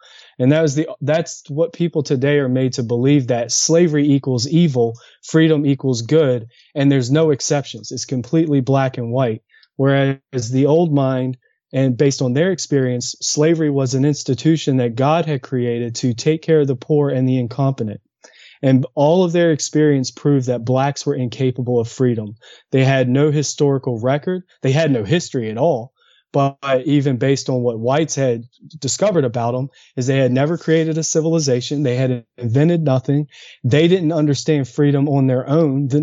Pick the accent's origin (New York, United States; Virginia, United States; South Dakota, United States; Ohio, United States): Virginia, United States; Williamsburg; born there; Actually, I was born in Williamsburg, Virginia, near the Jamestown settlement.